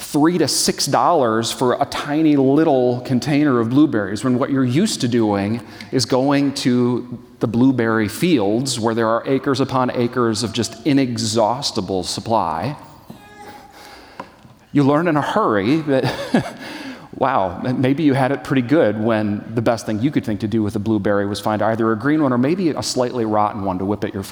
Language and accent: English; Michigan, United States; also born or lived in Madison; I grew up in West Michigan. I was born in Madison, but grew up in West Michigan.